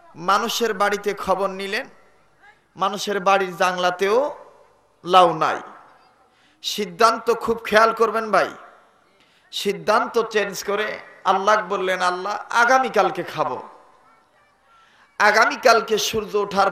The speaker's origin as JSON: {"language": "Bangla", "town": "Dhaka", "region": "Dhaka Division", "country": "Bangladesh", "said": "আমি ঢাকার মানুষ, ভাষায় তো কোনো তারতম্য নাই"}